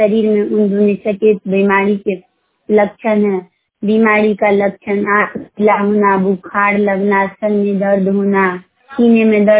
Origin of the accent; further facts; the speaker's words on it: Tajpur, Bihar, India; मैं हरिशंकरपुर बघौनी ताजपुर की रहने वाली हूँ।